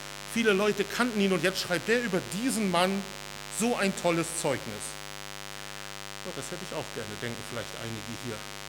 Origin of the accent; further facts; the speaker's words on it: Northern Germany, Germany; Wir kommen weiter aus dem Norden von Deutschland.